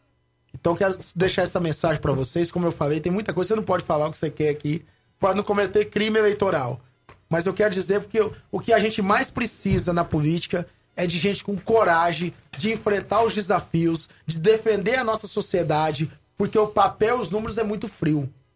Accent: Rondônia, Brazil; born there; Dizer a vocês que eu tenho 40 anos, sou nascido em Rondônia

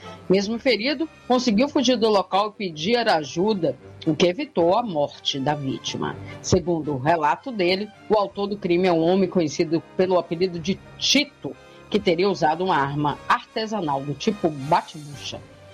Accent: Jequié, Bahia, Brazil; Jequié, minha terra natal e a terra do sol

